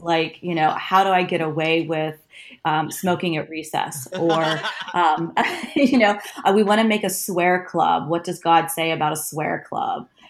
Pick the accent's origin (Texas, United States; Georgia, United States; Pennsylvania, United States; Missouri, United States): Pennsylvania, United States; Saxonburg; I grew up in a very small town called Saxonburg. It is just north of Pittsburgh in Pennsylvania.